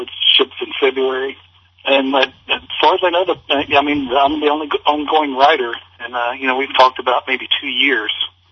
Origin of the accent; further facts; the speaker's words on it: the South, United States; now in Midwest, United States; I grew up in the South, and I live now in the Midwest